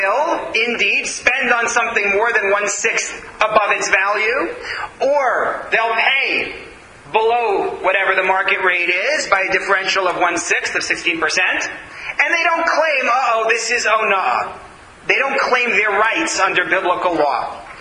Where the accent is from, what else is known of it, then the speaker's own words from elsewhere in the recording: United States; which as an American I have never understood and will never understand.